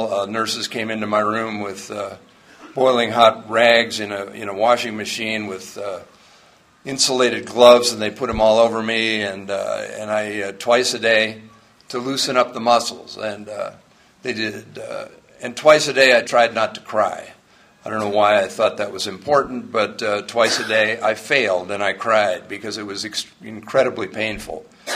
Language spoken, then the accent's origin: English; Huntington, New York, United States; born there; I came from a good family. I was born in Huntington, New York, out on Long Island.